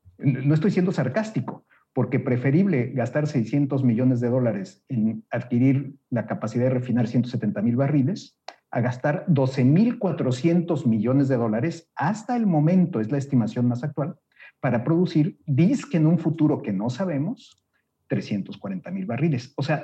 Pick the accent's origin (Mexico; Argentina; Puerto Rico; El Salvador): Mexico; somos los contribuyentes mexicanos.